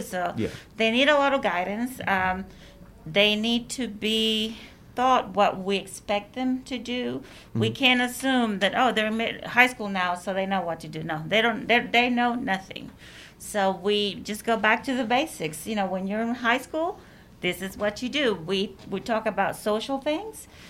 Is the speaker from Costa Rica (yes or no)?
yes; Costa Rica; first language Spanish; English is a second language; And originally, I'm from Costa Rica, so Spanish is my native language. English is my second language.